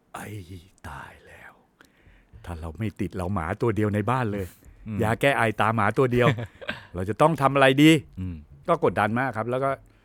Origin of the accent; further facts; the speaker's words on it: Udon Thani, Thailand; ผมเป็นเด็กต่างจังหวัดผมเกิดที่อุดรธานี